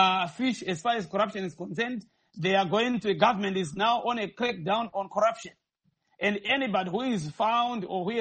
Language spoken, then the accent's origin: English; Masvingo, Zimbabwe; because I'm also from the same province. I'm also from Mashingo.